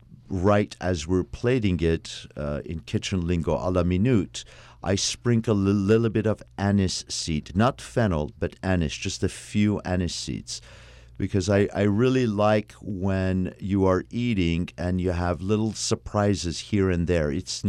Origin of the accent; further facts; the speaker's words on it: Iran; because I'm an Armenian from Iran